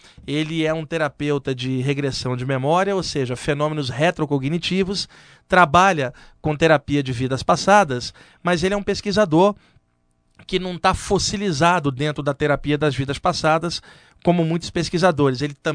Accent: Rio de Janeiro, Brazil; now in São Paulo, Brazil; eu vim do Rio

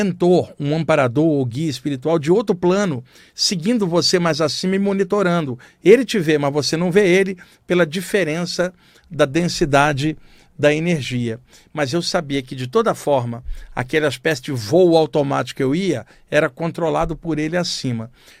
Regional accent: Rio de Janeiro, Brazil; now in São Paulo, Brazil; Desde que eu vim do Rio para São Paulo, a minha área de São Paulo foi sempre a Zona Sul. Fiquei hospedado no Jabaquara um tempo, fiquei na Vila Mariana, morei ali na Rua Jureia, uma transversal da Luiz Góes, ali na Santa Cruz, e hoje eu moro na Rua Carneiro da Cunha

